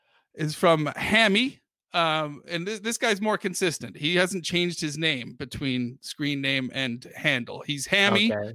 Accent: Dartmouth, Nova Scotia, Canada; I was like, yeah, I'm from Dartmouth. I'm not from the cool city Halifax. I'm on the other side of the harbor.

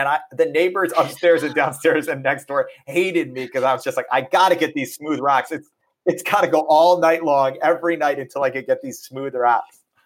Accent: New York City, New York, United States; also born or lived in Boston; now in Los Angeles, United States; But I lived in New York for, I grew up in New York, and then I was in Boston for many years doing comedy, and then moved back to New York when I started writing for TV and lived there for 7 years and then moved out to LA.

